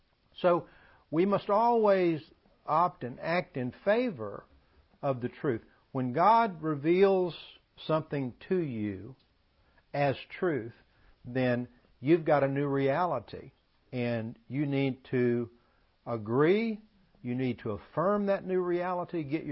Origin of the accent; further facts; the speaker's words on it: the South, United States; I grew up in the South. Well, that can be wonderful. The traditions of the South.